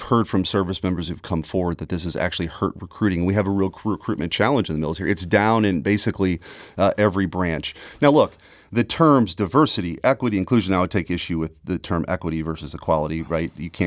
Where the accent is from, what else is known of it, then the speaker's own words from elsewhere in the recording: United States; As a German-American, I certainly don't speak for the German government. I'm an American who has...